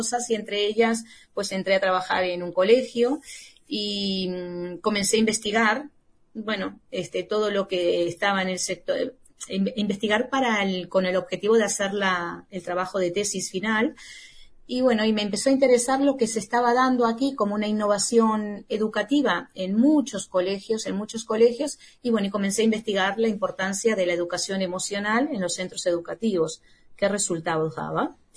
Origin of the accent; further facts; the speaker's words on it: Montevideo, Uruguay; born there; moved away as an adult; Estuve trabajando en la escuela 178 del barrio Borro, que fue un lugar donde yo nací.